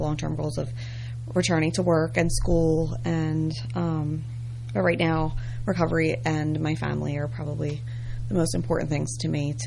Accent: New Jersey, United States; Well, I am from South Jersey, so I'll be returning down there on Friday.

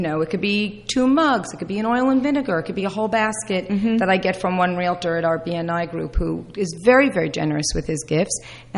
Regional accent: New York, United States; now in Flemington, United States; I am a New Yorker. Let's not forget that.

